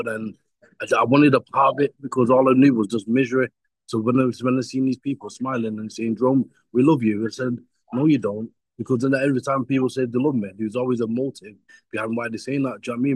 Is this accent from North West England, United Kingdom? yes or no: yes; Manchester, North West England, United Kingdom; I was born in Manchester in England. I don't know if it's South Americans or wherever you might be from, but yeah, I'm from England in Manchester. And I was born around the gang culture.